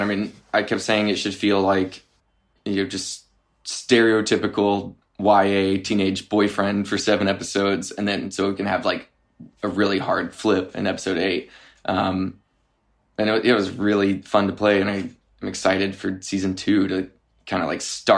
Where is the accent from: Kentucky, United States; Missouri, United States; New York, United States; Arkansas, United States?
Arkansas, United States; because that was just kind of like what I was exposed to like growing up in Arkansas.